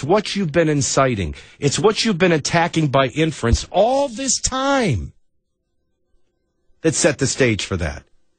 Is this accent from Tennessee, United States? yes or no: yes; Nashville, Tennessee, United States; from Nashville, Tennessee, where I'll have to finagle traffic.